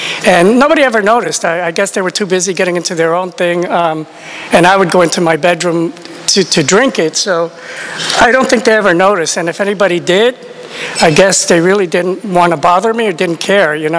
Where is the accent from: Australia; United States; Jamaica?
United States; New York City, New York; At the time, you know, growing up, I grew up in New York City. I don't remember ever hearing about AA. I didn't find out about AA till I was in Florida.